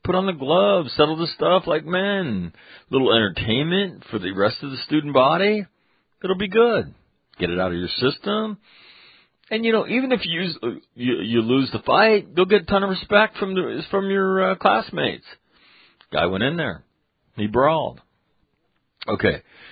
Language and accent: English; Ireland; I would say, as an Irishman, I would say Linehan